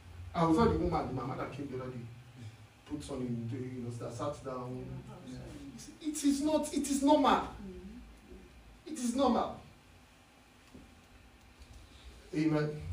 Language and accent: English; Nigeria; English is a second language; that I come from Nigeria, and first of all, fall victim of the educational system.